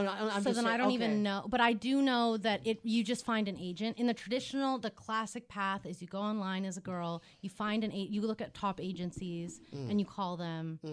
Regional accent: Montana, United States; also born or lived in Los Angeles, United States; And then I grew up in Montana, but I was born here in LA.

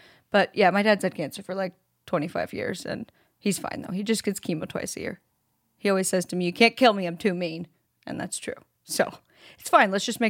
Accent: Oregon, United States; coming to you live from Oregon, my home state, home of many Bigfoot sightings

